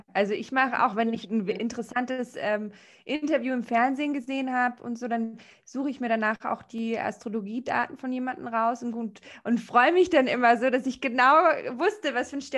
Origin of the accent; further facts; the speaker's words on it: Bavaria, Germany; also dieses, bei uns in Bayern würde man sagen, zu Gaudi haben.